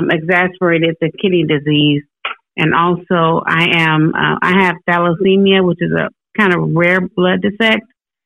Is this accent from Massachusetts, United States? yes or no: no; Michigan, United States; moved away as an adult; now in Huntsville, United States; No, I'm actually from Michigan, but I relocated to Huntsville about 13 years ago.